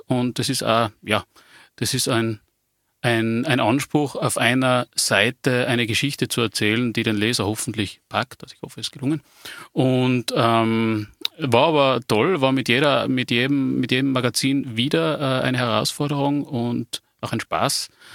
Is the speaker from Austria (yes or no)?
yes; Tyrol, Austria; also ich bin immer in Nordtirol aufgewachsen und in Innsbruck, also in der Umgebung von Innsbruck.